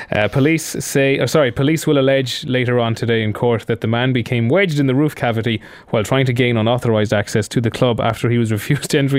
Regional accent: Ireland; As Irish people, Australia has gotten a lot stricter on deporting people who get criminal records.

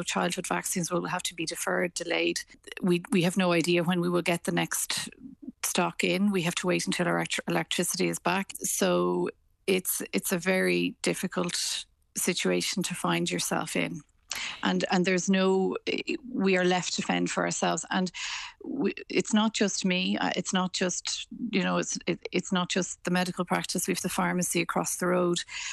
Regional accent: Dublin, Leinster, Ireland; I am from Dublin myself. I'm from Glasnevin in Dublin.

